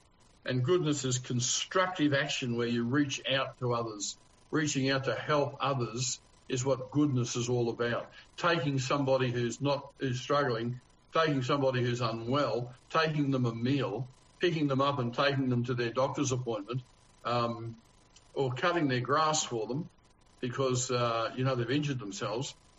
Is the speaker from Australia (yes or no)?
yes; Australia; accent: Australian; and I was talking with my Australian accent, and we were laughing and joking and having a great time.